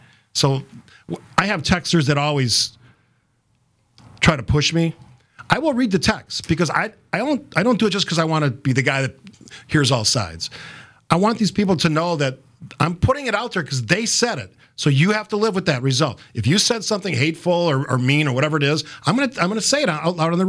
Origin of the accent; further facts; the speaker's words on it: United States; because to me, it's embarrassing as an American